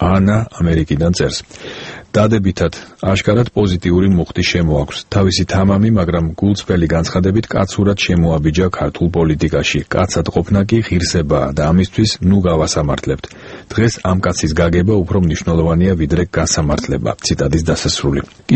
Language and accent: Georgian; Tbilisi, Georgia; სხვათაშორის მეც გავიზარდე უბანში, სადაც ბევრი არაქართველი ცხოვრობდა. ჩვენც ვერაზე ყოველთვის ვამაყობდით ამ ეთნიკური მრავალფეროვნებით